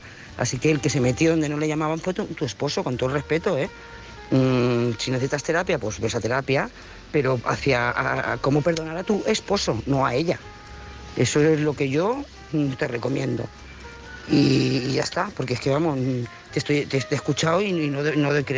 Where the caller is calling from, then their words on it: Lloret de Mar, Catalonia, Spain; de Lloret de Mar.